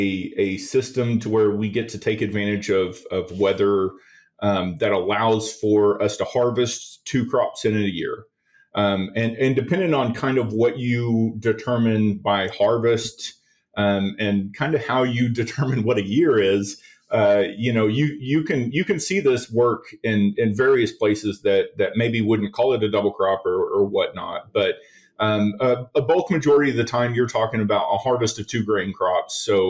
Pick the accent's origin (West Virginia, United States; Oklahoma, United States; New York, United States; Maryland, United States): Oklahoma, United States; I'm an original Okie. I was born and raised here in Oklahoma.